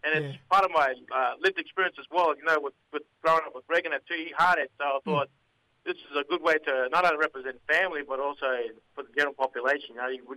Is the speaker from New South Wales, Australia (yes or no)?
no; Cairns, Queensland, Australia; Yeah, so I'm originally from up Cairns. So I'm a Gimal Wanabara Yirinji, so I'm from the Cairns area.